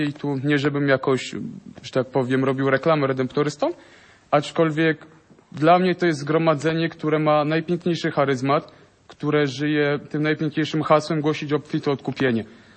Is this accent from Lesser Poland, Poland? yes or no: yes; Stara Wieś, Lesser Poland, Poland; Ze Starej Wsi, niedaleko Limanowej.